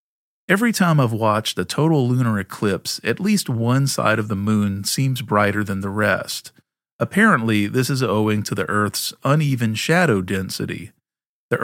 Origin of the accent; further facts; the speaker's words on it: Philadelphia, Pennsylvania, United States; I grew up in Greater Philadelphia, and every time you say water ice, I wonder, lemon or cherry?